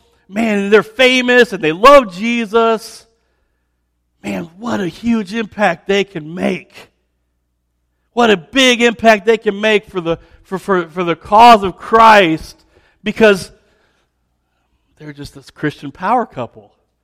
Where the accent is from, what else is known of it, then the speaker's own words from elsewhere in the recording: Champaign, Illinois, United States; So I grew up in Champaign, as you know.